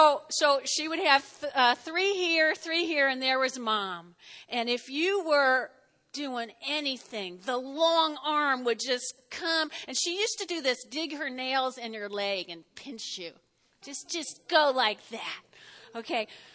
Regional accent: New Jersey, United States; now I grew up in North Jersey, and we would go to Jones Beach, which is actually on the New York side

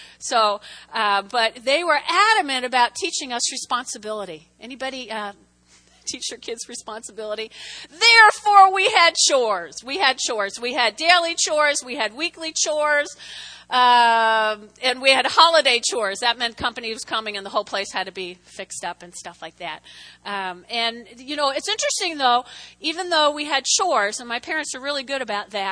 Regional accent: New Jersey, United States; I was raised in North Jersey. You know, on a clear night, you could see the George Washington Bridge.

